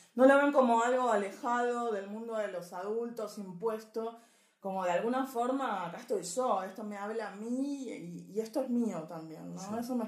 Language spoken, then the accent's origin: Spanish; Argentina; Vengo de Argentina